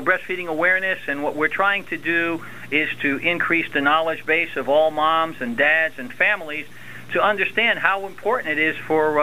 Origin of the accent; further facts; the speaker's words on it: New York City, New York, United States; I grew up there, right in New York City, born and raised in Harlem and Washington Heights.